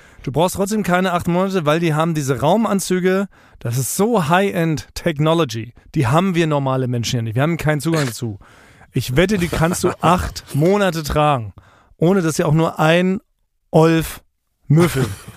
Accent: Berlin, Germany; wie wir sagen als Berliner.

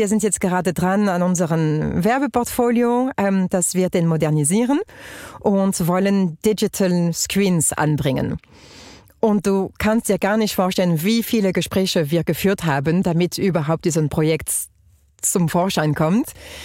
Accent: France; German is a second language; also born or lived in Germany; now in Switzerland; also ich bin Französin, wie man hört, Britin von Mutterseite und seit 14 Jahren in der Schweiz.

